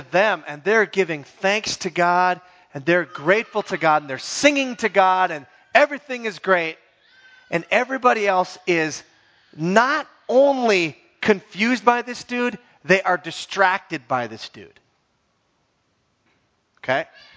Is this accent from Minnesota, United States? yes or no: yes; Minnesota, United States; I know I'm from the Iron Range.